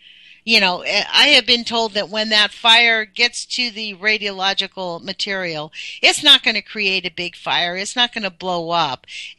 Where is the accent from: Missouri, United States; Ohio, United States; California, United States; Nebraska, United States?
California, United States; Los Angeles; I grew up in Los Angeles, and I'll be honest, when I go back down to California, where I grew up, it's not the same.